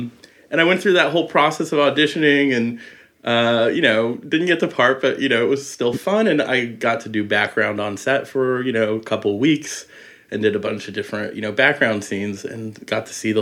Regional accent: France; I grew up in France, where we had a lot of plays in theater.

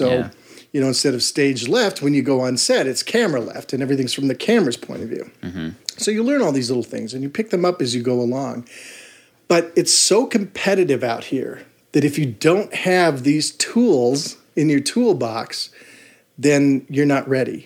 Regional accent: Colorado, United States; And I was from, I'm from Colorado.

